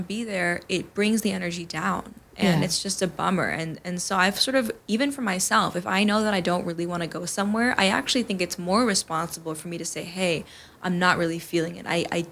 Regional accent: New York City, New York, United States; I grew up in New York City. I was super passionate about music.

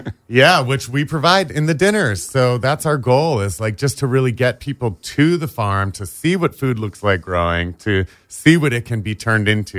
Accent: Dana Point, California, United States; I grew up in Dana Point, came to the area in 78.

